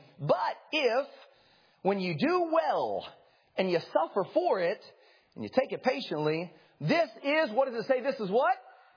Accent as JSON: {"language": "English", "region": "Midwest", "country": "United States", "tie": "born or raised there", "said": "I grew up in the Midwest and it would get winter."}